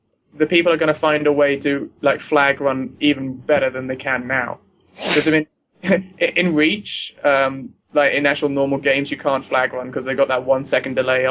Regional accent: United Kingdom; This is going to be another hour of you just making fun of the fact that I'm British.

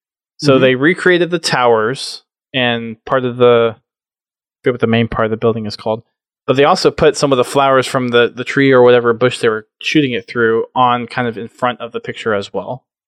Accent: Texas, United States; This next one is the Alamo Riverwalk in San Antonio, Texas, my home state.

